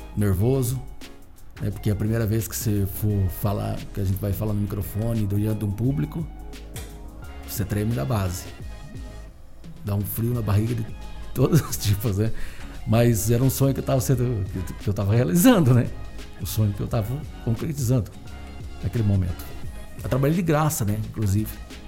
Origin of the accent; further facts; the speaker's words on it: Cândido de Abreu, Paraná, Brazil; nome polonês. Nascido e criado em Cândido de Abreu, cidade do interior do Paraná, região central. E lá, até hoje, eu vivo, né, em Cândido de Abreu.